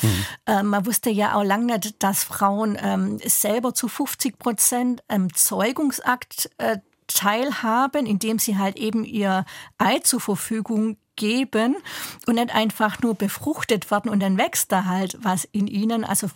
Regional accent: Southern Germany, Germany; vor allem auch im süddeutschen Raum, wo ich herkomme.

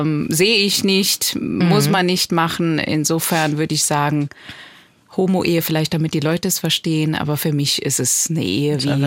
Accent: Saarbrücken, Saarland, Germany; Als Saarbrücker geht man in die Garage.

